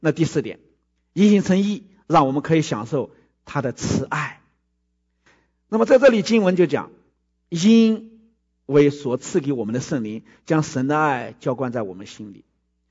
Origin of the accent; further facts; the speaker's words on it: China; now in United States; 我们中国人是一个拜兽的民族